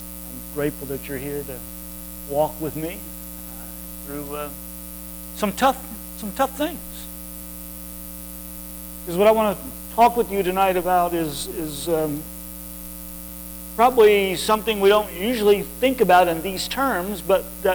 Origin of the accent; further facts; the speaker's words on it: Virginia, United States; because I grew up in Virginia. We don't have a football team in Virginia